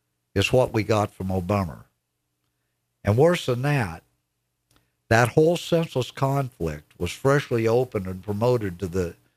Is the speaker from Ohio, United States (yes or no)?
no; Iowa, United States; I grew up in Iowa